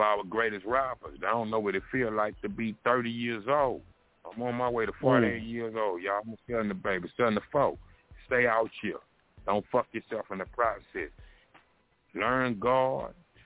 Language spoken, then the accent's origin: English; Baton Rouge, Louisiana, United States; I'm from South Baton Rouge. My backyard is LSU.